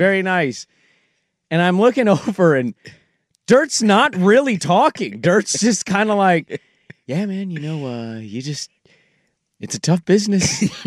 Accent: Amarillo, Texas, United States; born there; I was born in Amarillo, Texas.

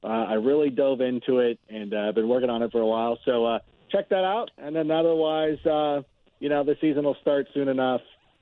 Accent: Illinois, United States; Always good to at least verbally be back in my hometown.

